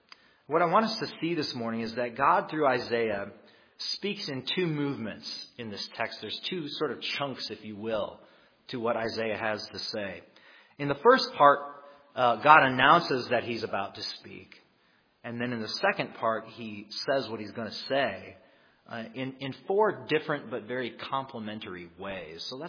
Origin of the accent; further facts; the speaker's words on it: Minnesota, United States; now that I'm a Minnesotan again, I grew up here in the state, but now that I moved back, I have to find a way to enjoy winter again, right?